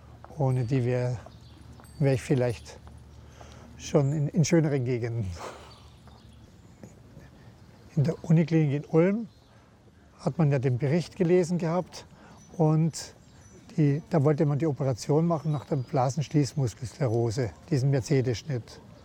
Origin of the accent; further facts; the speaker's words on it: Steyr, Upper Austria, Austria; Also mein Zwillingsbruder hat mich dann nach Österreich gebracht, in meine Heimatstadt Steyr.